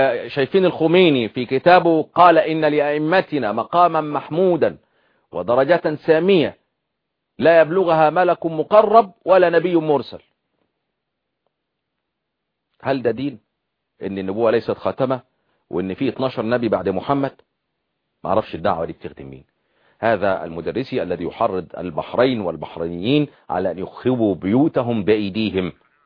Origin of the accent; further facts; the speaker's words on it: Egypt; عندنا في مصر